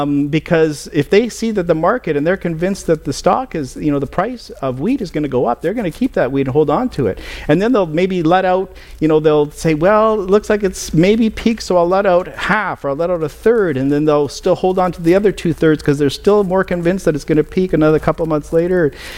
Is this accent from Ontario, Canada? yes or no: no; Alberta, Canada; because I came from Alberta.